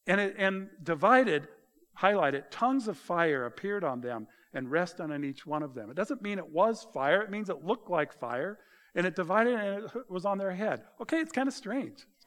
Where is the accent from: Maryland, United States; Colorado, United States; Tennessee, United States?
Colorado, United States; Where I grew up in Colorado, when I got out of college, I was supposed to get a job.